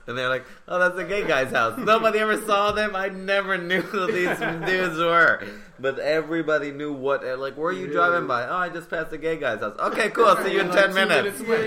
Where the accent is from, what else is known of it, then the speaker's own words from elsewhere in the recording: Puerto Rico; But I remember growing up in Puerto Rico, and I grew up in a small town.